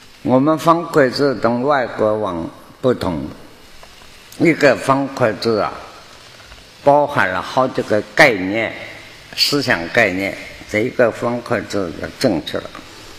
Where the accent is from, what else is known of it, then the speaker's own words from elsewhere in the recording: China; 我们中国人叫是，不是一样吗啊